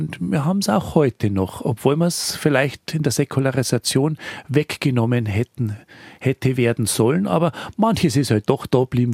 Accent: Bavaria, Germany; einer der ältesten Wallfahrtsorte bei uns in Südbayern, in Oberbayern, ist die Wallfahrt zum Heiligen Kreuz nach Scheiern.

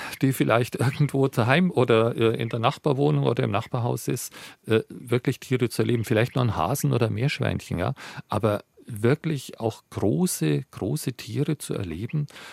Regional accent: Bavaria, Germany; ich komme ursprünglich aus Franken

